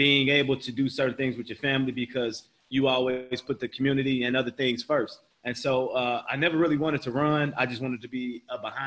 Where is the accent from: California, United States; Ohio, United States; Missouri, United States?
Missouri, United States; St. Louis; Well, for me, I grew up in St. Louis my whole life.